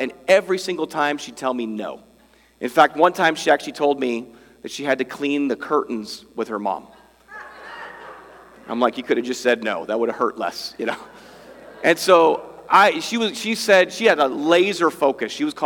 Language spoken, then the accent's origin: English; United States; now in Spain; I'm like, no, I'm from America.